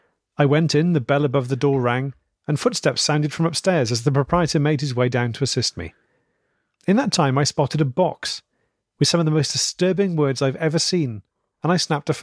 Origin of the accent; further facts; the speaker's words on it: Ipswich, East of England, United Kingdom; I'm from Ipswich, and until 2004, there was a Rumpkin-style shop on 4 streets called Martin and Newby.